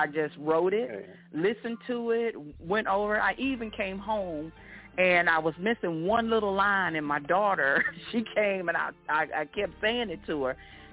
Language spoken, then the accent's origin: English; Ennis, Texas, United States; born there; Actually, I now live out in the Houston area. I was born in Ennis, Texas. It's close to Dallas.